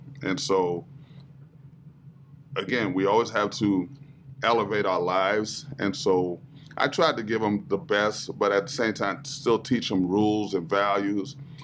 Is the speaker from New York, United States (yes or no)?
yes; Harlem, New York, United States; I didn't know I was poor until I got to University of Virginia, and somebody, I said, yeah, I'm from Harlem. They're like, oh my God, you're from the ghetto.